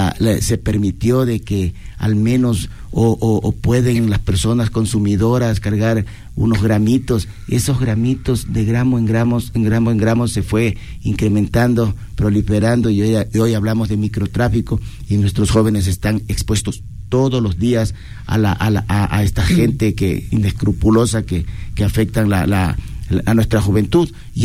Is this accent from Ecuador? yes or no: yes; Ventanas, Los Ríos, Ecuador; Yo soy de la provincia de Los Ríos, sí, de Ventanas, de un pueblo que se llama Chacarita. Hermoso pueblo, sí.